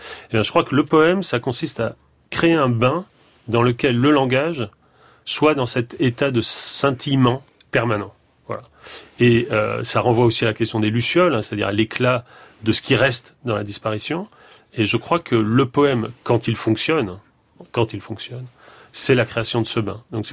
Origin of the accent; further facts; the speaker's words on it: Marseille, Provence-Alpes-Côte d'Azur, France; Est-ce parce que j'ai grandi à Marseille?